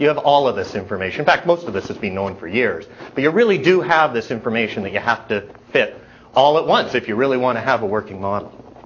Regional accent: Canada; And being a Canadian, I don't have any cigarette company logos because they're banned in the country.

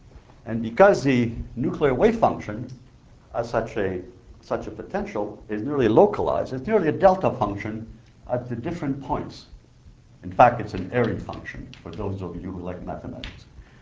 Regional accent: East Sherbrooke, Quebec, Canada; English is a second language; I'm from East Sherbrooke in Quebec.

